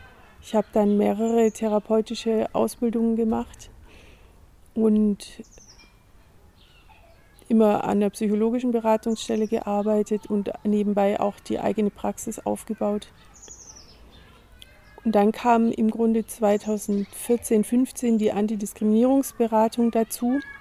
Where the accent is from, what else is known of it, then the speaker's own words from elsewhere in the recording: Tübingen, Baden-Württemberg, Germany; born there; also born or lived in England; Ich bin in Tübingen geboren und war dann in der Jugendzeit im Ausland auch eine Weile und kam dann aber wieder zum Abitur zurück